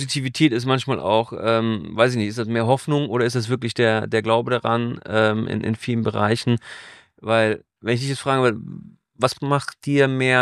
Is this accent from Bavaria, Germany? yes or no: no; Hanover, Lower Saxony, Germany; ich komme aus Hannover